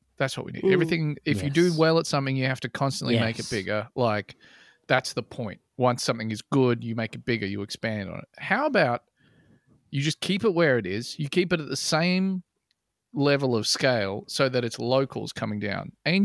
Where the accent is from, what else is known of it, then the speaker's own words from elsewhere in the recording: Bulgaria; I'm from Bulgaria, where people tend to be quite conservative